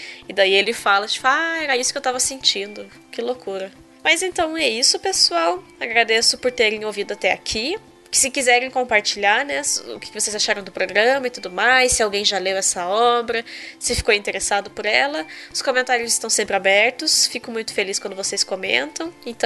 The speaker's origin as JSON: {"language": "Portuguese", "country": "Brazil", "said": "É, a gente como brasileiro está isento, né, nesse momento de conflitos armados"}